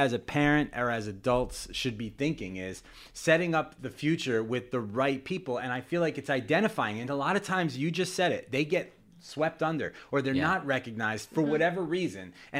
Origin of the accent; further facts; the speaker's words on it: New York, United States; now in San Jose, United States; I'm from New York, and I never used to see this many homeless people as I do in San Jose.